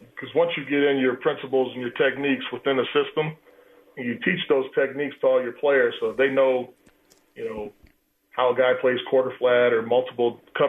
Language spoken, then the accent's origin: English; New York, United States; I grew up watching them all the time. You know, I'm a New Yorker.